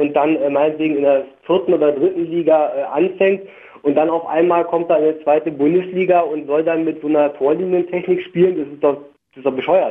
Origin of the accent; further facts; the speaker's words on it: Berlin, Germany; now in Ludwigshafen, Germany; Ich bin ursprünglich aus Berlin-Brandenburg, richtig.